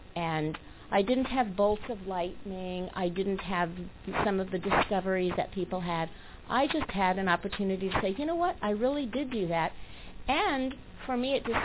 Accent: New York, United States; we went to New York and I'm from New York and there's, you know, all these people

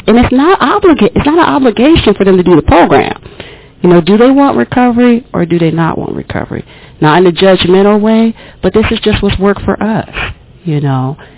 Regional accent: Louisiana, United States; I'm from Louisiana, so you know how we eat.

